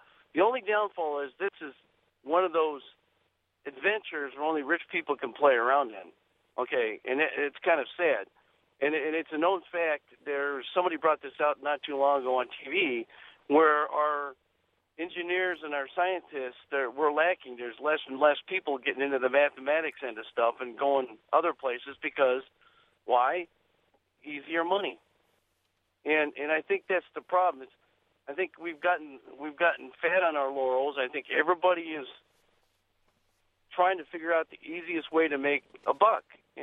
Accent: Lancaster, California, United States; I grew up out there. Actually, I was born and raised in Lancaster, California, which is two towns south of there.

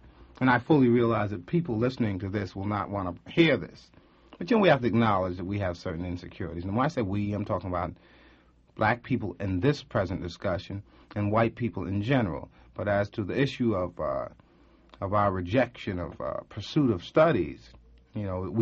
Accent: New York, United States; I grew up in New York, and I would go home with my university attitude

